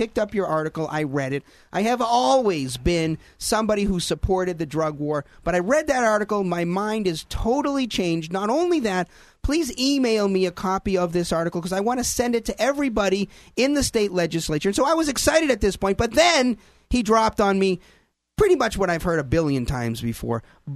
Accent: Boston, Massachusetts, United States; When are you going to come to my hometown in Boston and pay your respects to the founder of the Sons of Liberty, Sam Adams?

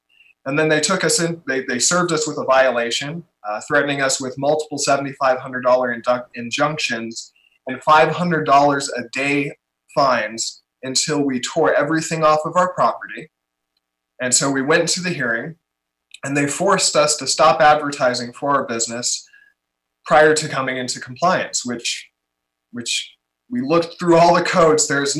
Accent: Arizona, United States; I'm from Arizona. We were living in California when we had the idea to build this, to start this project.

